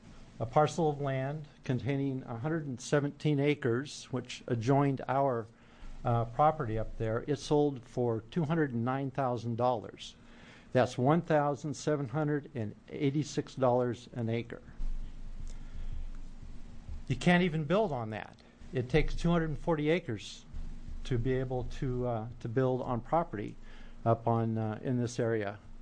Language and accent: English; LeGrand, Oregon, United States; I was born and raised in LeGrand. I grew up on the farm also.